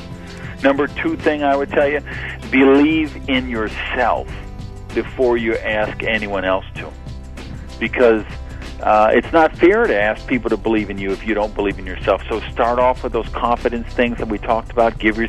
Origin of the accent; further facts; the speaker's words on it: Madison, Wisconsin, United States; now in Miami, United States; I'm just a tropical guy. I grew up in Madison, Wisconsin, where it was 60 below zero wind chill factors, and I said, when I grow up, I am going to live somewhere warm.